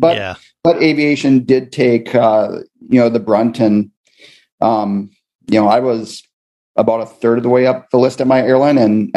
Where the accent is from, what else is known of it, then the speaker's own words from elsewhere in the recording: Minnesota, United States; You know, I grew up in Minnesota, never bothered me. The problem is I moved away for a while and got wussified.